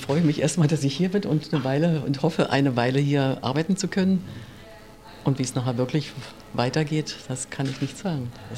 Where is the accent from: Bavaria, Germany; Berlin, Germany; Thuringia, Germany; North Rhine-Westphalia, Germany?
Berlin, Germany; Ich komme aus Berlin-Köpenick und bin hier in diesem schönen Haus, was mir jedenfalls so unheimlich interessant erscheint und gut gefällt, ein halbes Jahr, noch nicht so lange.